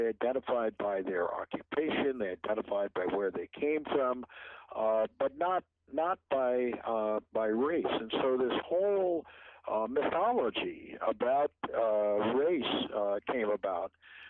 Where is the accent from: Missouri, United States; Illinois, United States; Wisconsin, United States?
Wisconsin, United States; I'm a Packers fan, too. I'm originally from Wisconsin, so go Packers.